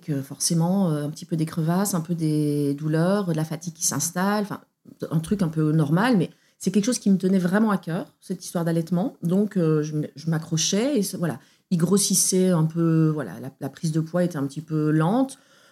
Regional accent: Belgium; now in Paris, France; je suis belge, je vis à Paris depuis plus de 20 ans. Je suis venue à Paris pour le boulot

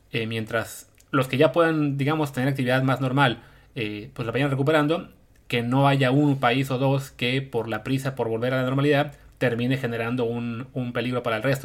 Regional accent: Mexico; lo que nos importa a nosotros como mexicanos

